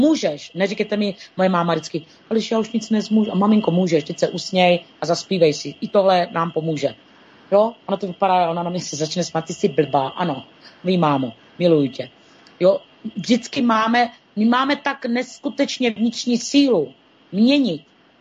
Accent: South Moravian Region, Czechia; born there; Proč jsem se narodila na Jižní Moravě? No, protože tady mám nějakou práci nebo nějaký kořeny a nějaký důvod.

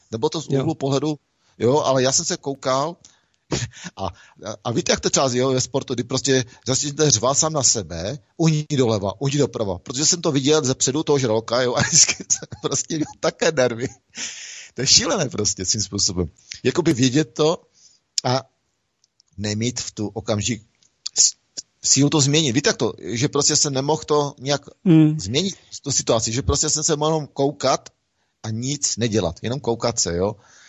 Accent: Ostrava, Moravian-Silesian Region, Czechia; protože já jsem z Ostravy

